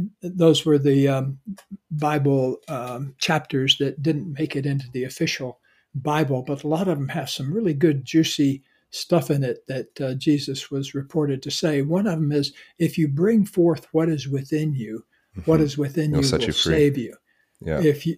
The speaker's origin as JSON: {"language": "English", "region": "Deep South", "country": "United States", "tie": "born or raised there", "said": "Like I grew up in the Deep South, and the culture I was in, where you're supposed to be very polite about your feelings."}